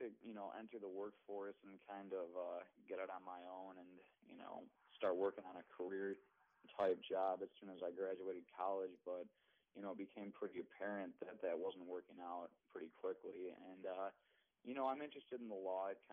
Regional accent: Chicago, Illinois, United States; I applied to a few places back in my hometown of Chicago

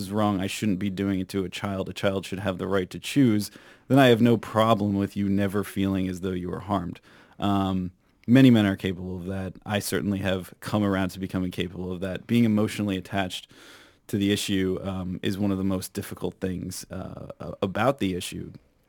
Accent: United States; I was like, I'm growing up in America. This is a civilized country.

